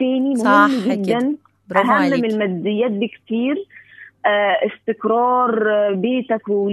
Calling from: Cairo, Cairo Governorate, Egypt; انا من القاهره، انا بتكلمك من القاهره

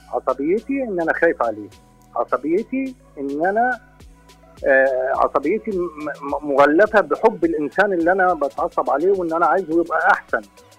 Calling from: Sohag, Sohag Governorate, Egypt

